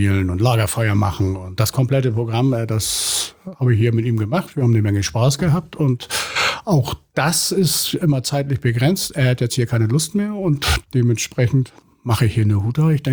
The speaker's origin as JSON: {"language": "German", "region": "Hamburg", "country": "Germany", "tie": "born or raised there", "said": "ich bin gebürtiger St. Paulianer."}